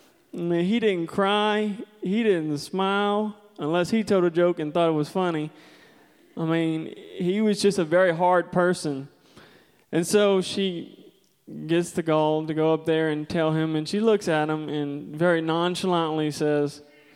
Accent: Louisiana, United States; moved away as an adult; I was born and raised in Louisiana. I moved here when I was 18

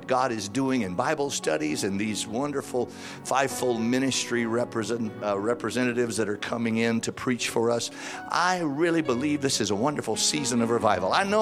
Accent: Baton Rouge, Louisiana, United States; He's out of Brother Tony Spell's church there in Baton Rouge, my hometown.

